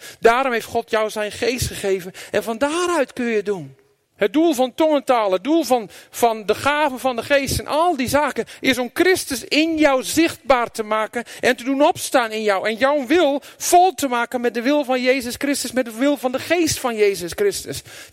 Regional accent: Groningen, Netherlands; Wil ik graag dat wij als Groningers meer westers gaan worden?

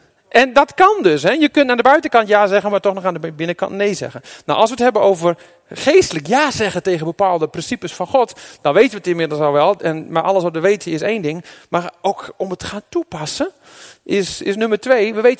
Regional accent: Groningen, Netherlands; Nou laten wij als Groningers gebruik maken van die eigenschap in ons geestelijk DNA

